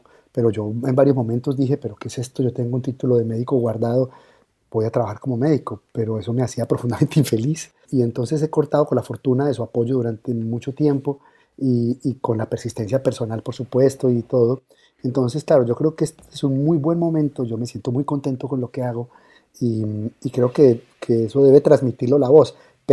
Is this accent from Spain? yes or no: no; Yarumal, Antioquia, Colombia; el niño que descubría la biblioteca de mi pueblo en Yarumal